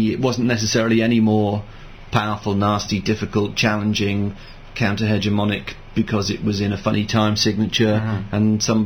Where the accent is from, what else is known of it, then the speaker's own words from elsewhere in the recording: Wales, United Kingdom; I grew up in South Wales, listening only to pop music